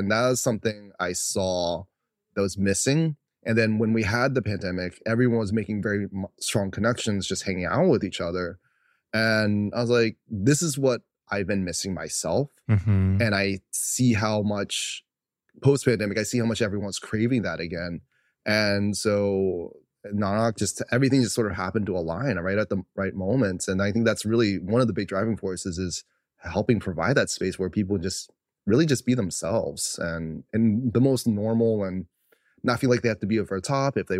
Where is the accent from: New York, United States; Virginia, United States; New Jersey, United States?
Virginia, United States; I, growing up in Virginia, was like, ew, Asian?